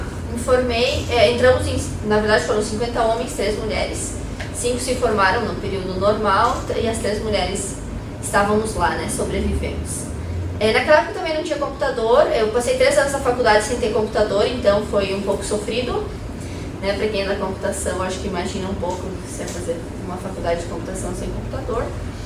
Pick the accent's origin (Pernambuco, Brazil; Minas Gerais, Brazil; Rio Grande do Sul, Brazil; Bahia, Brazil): Rio Grande do Sul, Brazil; Campinas do Sul; nasci a uns 150 quilômetros daqui, no interior do Rio Grande do Sul, numa localidade chamada Linha Crioula, Campinas do Sul, né? Que é uma cidade bem pequena, acho que tem uns 3, 4 mil habitantes. Sou da roça